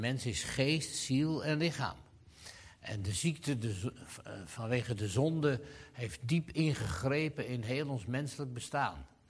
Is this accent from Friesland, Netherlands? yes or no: no; Zaandam, North Holland, Netherlands; born there; Zaandam. Dat is onze geboorteplaats. Het rode Zaandam.